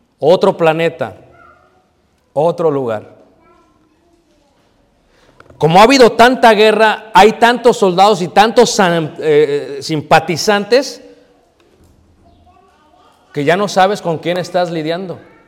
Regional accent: Mexico; now in United States; no, pues yo soy mexicano. Ah, ¿mexiquí? Le digo, ya, yeah, ¿mexiquí? Le digo, ¿mexiquí? Pero vivo en Americaní.

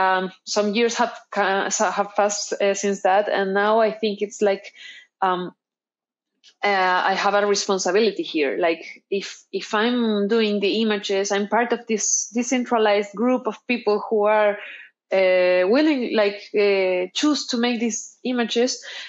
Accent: Chile; Even though we don't have like signature food, we have always had like very good materials.

